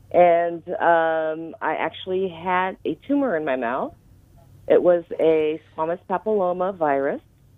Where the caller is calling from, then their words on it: Honolulu, Hawaii, United States; I'm in Honolulu.